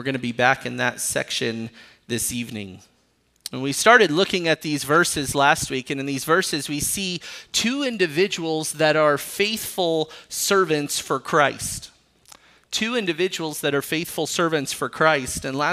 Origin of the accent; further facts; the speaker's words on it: Arizona, United States; also born or lived in South Carolina; I was born in South Carolina. And I learned to speak in the South. I lived there till I was 4. And then we moved here to Arizona. And I don't have a Southern accent most of the time.